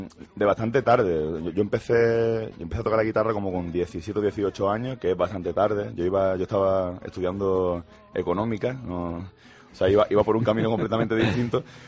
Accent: Andalusia, Spain; yo que soy andaluz y que tengo cerquita el flamenco

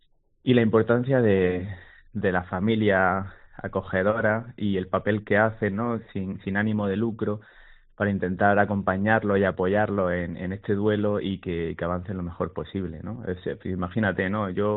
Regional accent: Motril, Andalusia, Spain; yo soy de Motril y ahí estamos, ¿no?, muy cerquita del Mediterráneo

